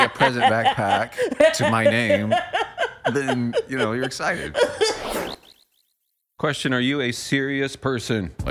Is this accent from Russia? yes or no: no; Midwest, United States; I'm from the Midwest.